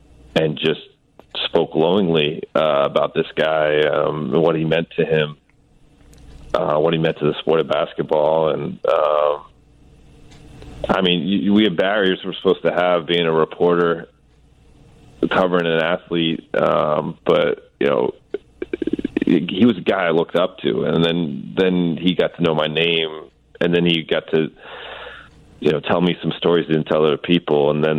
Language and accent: English; Pennsylvania, United States; I grew up in the Philly suburbs. I was in eighth grade at Radnor High School, and he was a senior at Lower Merion High School.